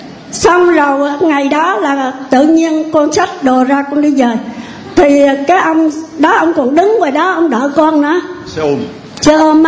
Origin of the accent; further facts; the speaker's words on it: Phan Thiết, Bình Thuận, Vietnam; Con ở giáo xứ Phố Hải, tỉnh Bình Thuận. Giáo thuận Phan Thiết.